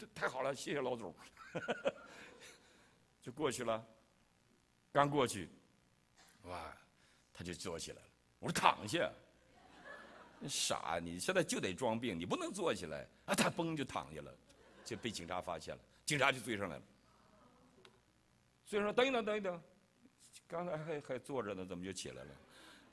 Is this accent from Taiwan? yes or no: no; Northeast China, China; accent: Northeastern Mandarin; 我会说东北话